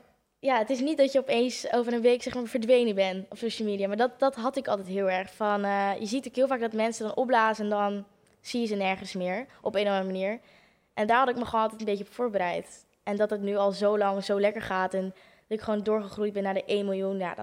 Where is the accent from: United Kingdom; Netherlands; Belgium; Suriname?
Netherlands; Capelle aan den IJssel, South Holland; born there; Ja, ik ben geboren in Capelle, maar mijn ouders wonen nu in Nieuwekerk